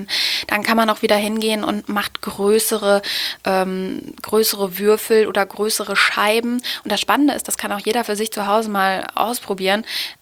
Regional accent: Osnabrück, Lower Saxony, Germany; ich komme aus Osnabrück, habe für die neue Osnabrücker Zeitung viel geschrieben

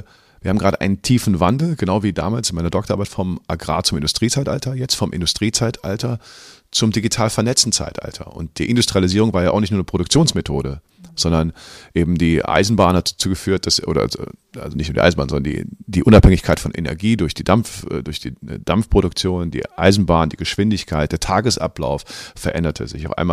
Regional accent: Cologne, North Rhine-Westphalia, Germany; als Kölner

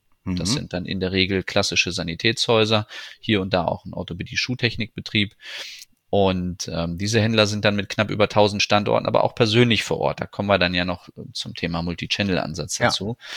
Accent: Nienburg, Lower Saxony, Germany; born there; Bin geboren in Nienburg bei Hannover.

